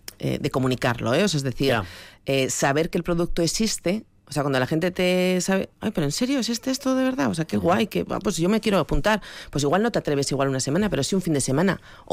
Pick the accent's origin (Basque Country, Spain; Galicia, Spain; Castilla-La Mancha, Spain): Basque Country, Spain; Vitoria; ¿de dónde eres? De Vitoria.